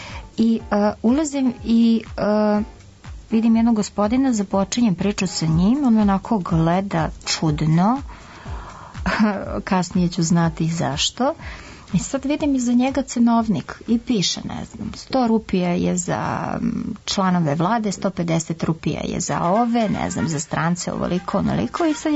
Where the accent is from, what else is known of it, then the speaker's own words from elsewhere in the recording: Serbia; moj pasoš je srpski pasoš. Ja sam rekla: ne, ja dolazim iz Srbije.